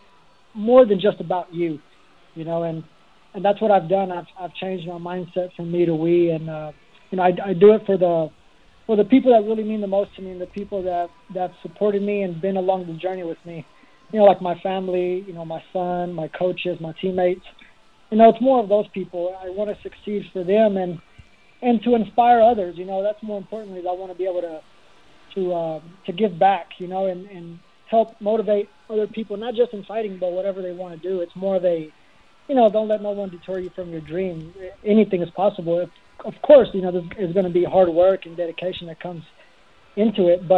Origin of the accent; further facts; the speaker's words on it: Greenville, Texas, United States; I'm from Texas. I mean, it's kind of like, you know, the town that I'm from. I'm from Greenville, Texas. It's a little hole in the wall. You blink and you miss it.